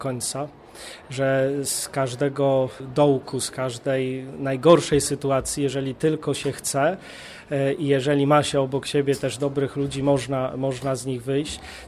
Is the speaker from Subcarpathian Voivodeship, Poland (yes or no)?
no; Wągrowiec, Greater Poland Voivodeship, Poland; pochodzę z parafii, w której ksiądz proboszcz też założył hospicjum, Wągrowiec, parafia świętego Wojciecha.